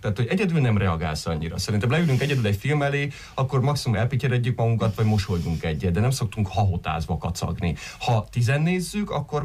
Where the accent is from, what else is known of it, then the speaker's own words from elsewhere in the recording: Miercurea Ciuc, Harghita, Romania; jártam Szeredában, ugye én csíkszeredai vagyok, jártam ott is moziba